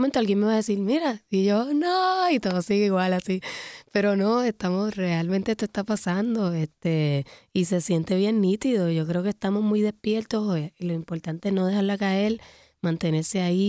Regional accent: Puerto Rico; lo expreso desde como puertorriqueña. Yo creo que también vivir en un país que es colonia desde hace tanto tiempo

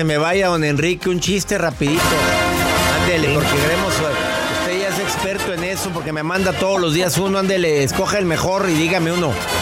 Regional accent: Monterrey, Nuevo León, Mexico; Y Monterrey, Nuevo León, 3 de septiembre, mi tierra.

